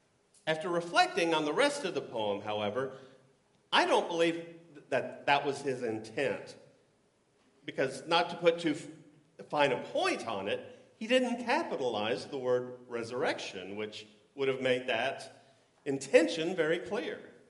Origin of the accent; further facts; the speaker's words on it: Texas, United States; when I was a little kid growing up in Texas, I would get very excited about Easter.